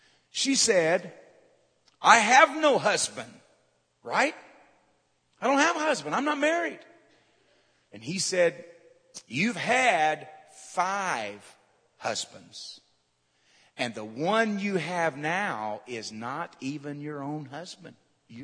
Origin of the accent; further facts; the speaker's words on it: Corwin, Ohio, United States; I grew up just outside of Waynesville, Ohio.